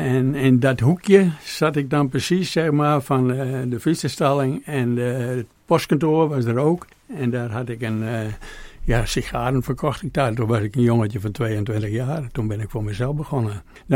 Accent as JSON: {"language": "Dutch", "town": "Jelsum", "region": "Friesland", "country": "Netherlands", "tie": "born or raised there", "also_born_or_lived": "Leeuwarden", "said": "Ik ben geboren in Jelsum. In 1945 was dat. Ik deed de ogen open toen de vliegtuigen verdwenen, zeg maar. Dus, ik woonde daar ook vlak onder de vliegbasis."}